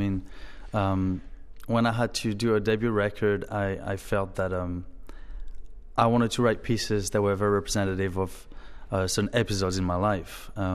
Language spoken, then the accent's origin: English; Antibes, Provence-Alpes-Côte d'Azur, France; I am from Antibes, which is located in the south of France. It's on the Riviera, right between Cannes and Nice.